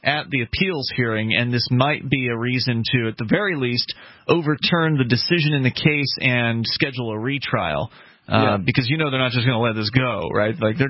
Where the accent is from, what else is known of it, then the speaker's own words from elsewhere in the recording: United States; I'm American.